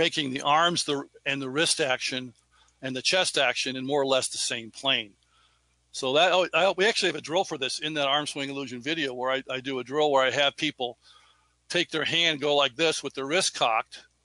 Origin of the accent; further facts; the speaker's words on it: Chicago, Illinois, United States; I played a lot of baseball growing up in Chicago back in the 60s, 50s and 60s.